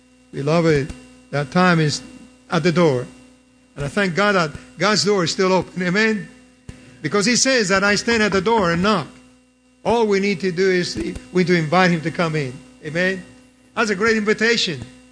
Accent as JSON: {"language": "English", "region": "New York", "country": "United States", "tie": "born or raised there", "said": "we grew up in Greater New York"}